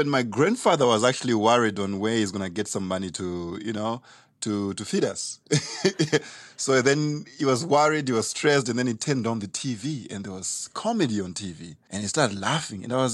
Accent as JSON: {"language": "English", "country": "Zimbabwe", "moved": "yes", "lives_now": "United States", "said": "because I come from Zimbabwe and then I moved to America."}